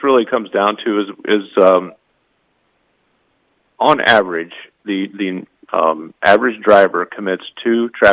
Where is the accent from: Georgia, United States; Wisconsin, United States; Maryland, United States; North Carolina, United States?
Wisconsin, United States; I'm from Wisconsin